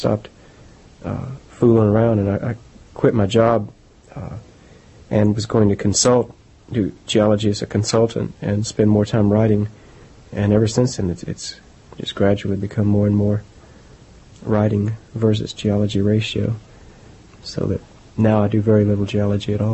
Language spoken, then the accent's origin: English; Houston, Texas, United States; also born or lived in Fort Worth; Yes, I was born in Fort Worth and then grew up in Houston.